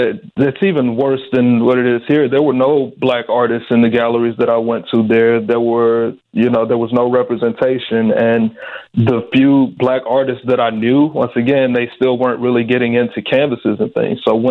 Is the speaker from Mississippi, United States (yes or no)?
yes; Mississippi, United States; I grew up in Mississippi, so for me, it was all about, like, hustling, just trying to get to the next dollar.